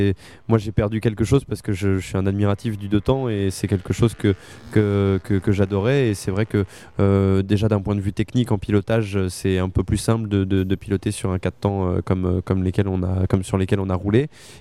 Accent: Le Mans, Pays de la Loire, France; puisque je suis natif du Mans

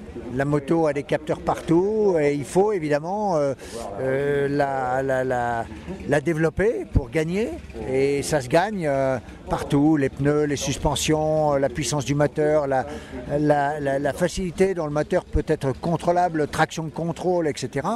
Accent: Croix, Hauts-de-France, France; je suis originaire de Croix, près de Roubaix, toute ma famille y est aussi, mes origines sont là-bas

